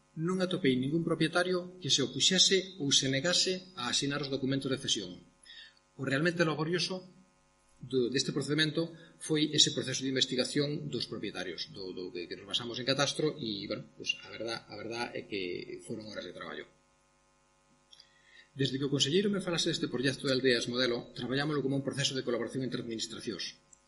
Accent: O Incio, Galicia, Spain; Eu nacín e crieime no Incio.

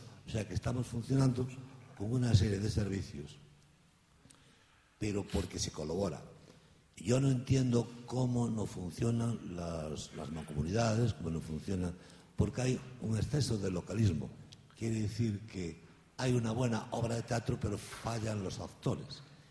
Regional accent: Galicia, Spain; en mi pueblo es muy importante porque tiene retorno. Todo lo que hacemos tiene retorno para Galicia

